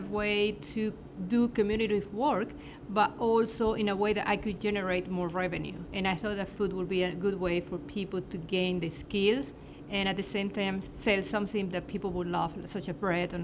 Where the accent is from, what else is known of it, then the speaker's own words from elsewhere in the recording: Venezuela; moved away as an adult; now in Arkansas, United States; I am originally from Venezuela, from the ocean side, and I moved to Arkansas in 1996 to go to college to get another degree.